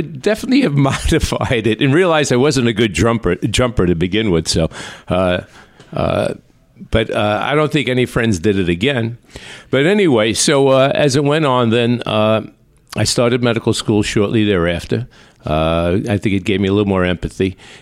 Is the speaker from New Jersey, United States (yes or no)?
no; Brooklyn, New York, United States; I grew up in Brooklyn, the streets of Brooklyn.